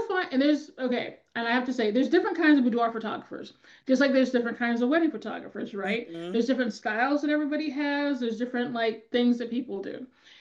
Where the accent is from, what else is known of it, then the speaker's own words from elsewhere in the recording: California, United States; So I'm originally from California. Well, I'm technically originally was there forever. And I was doing photography there.